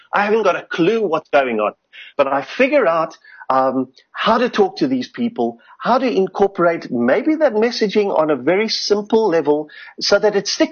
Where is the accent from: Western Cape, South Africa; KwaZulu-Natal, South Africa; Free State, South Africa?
Western Cape, South Africa; Cape Town; I grew up in Goodwood, working class Cape Town.